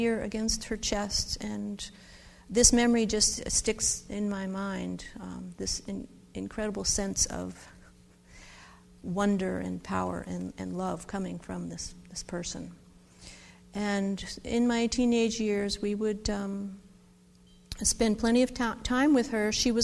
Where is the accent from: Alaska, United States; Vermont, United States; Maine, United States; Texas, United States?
Vermont, United States; also born or lived in New York; I was born in New York near the Catholic Worker Farm, Peter Marn Farm. He was the co-founder of the movement along with Dorothy Day. And my parents moved to Vermont in 1957. And I have grown up there.